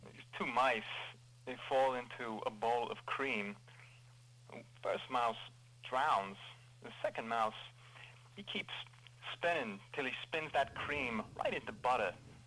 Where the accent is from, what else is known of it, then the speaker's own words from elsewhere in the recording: Colorado, United States; also born or lived in New Jersey; Well, I was born in New Jersey and moved around a lot when I was a kid. I did most of my growing up in Colorado, and in high school there, that's when I did my first play.